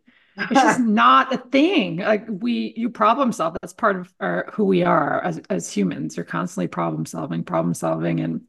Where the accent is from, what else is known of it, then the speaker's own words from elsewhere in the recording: Wyoming, United States; And I'm from the Tetons.